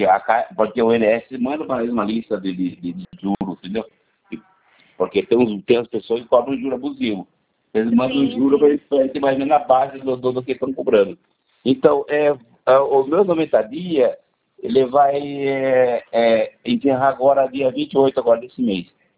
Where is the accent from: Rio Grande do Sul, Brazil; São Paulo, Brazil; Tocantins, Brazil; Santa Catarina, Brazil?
São Paulo, Brazil; Sorocaba; Eu sou de Sorocaba.